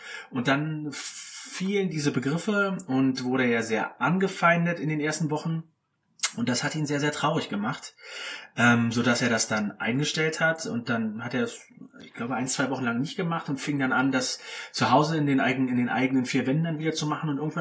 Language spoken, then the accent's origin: German; Berlin, Germany; moved away; Wir sind ursprünglich aus Berlin, meine Lebenskomplizin und ich.